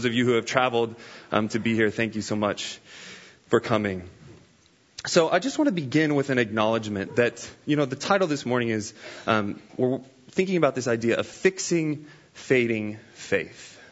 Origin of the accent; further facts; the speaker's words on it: Kansas, United States; I'm not from Texas. I am actually originally from Kansas, so a little bit up north from here.